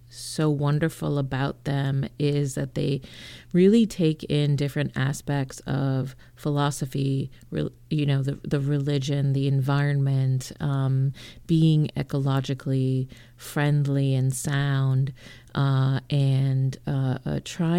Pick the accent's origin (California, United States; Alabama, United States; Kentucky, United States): California, United States; And that was the same growing up in California.